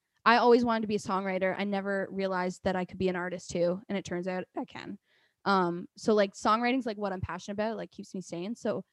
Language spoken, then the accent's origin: English; Uxbridge, Ontario, Canada; They grew up in Woodville, and I grew up in Uxbridge.